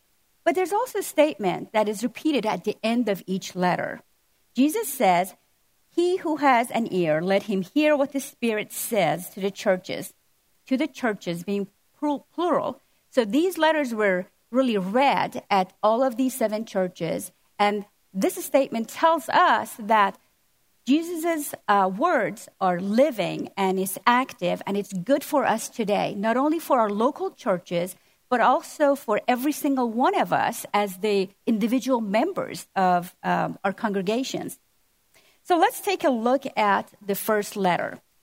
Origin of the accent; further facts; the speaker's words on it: Iran; as most of you know, I'm from Iran.